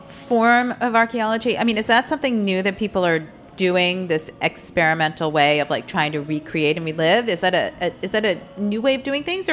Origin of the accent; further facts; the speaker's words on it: New Jersey, United States; I'm from Morris County, New Jersey.